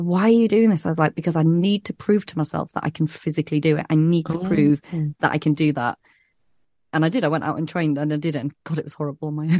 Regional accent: Leeds, Yorkshire and the Humber, United Kingdom; I'm from Leeds

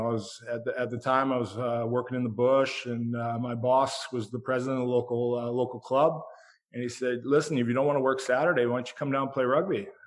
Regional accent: Canada; I'm French Canadian, so. Yeah, I definitely have a soft spot for France. My father's English, so you know, I was very lucky to be born in Canada.

